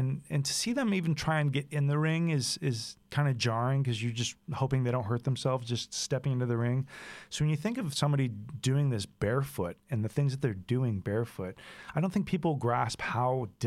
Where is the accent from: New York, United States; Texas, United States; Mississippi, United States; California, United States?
Texas, United States; growing up as a Texan, you know, how could you not love the Von Erichs?